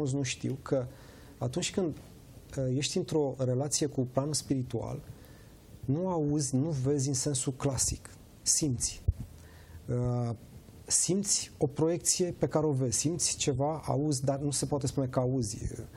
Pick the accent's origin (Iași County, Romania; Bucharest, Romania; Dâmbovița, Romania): Bucharest, Romania; born there; M-am născut în România, într-un stat la vremea respectivă ateu, în București